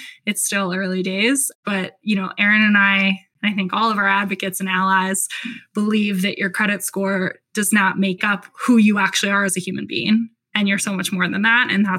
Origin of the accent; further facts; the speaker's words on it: Florida, United States; And I've met both the Williams sisters, and I grew up in South Florida